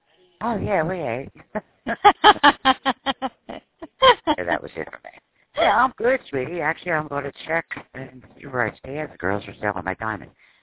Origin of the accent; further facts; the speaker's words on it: Pennsylvania, United States; I came from the Philadelphia area, so when I moved down here, I had to learn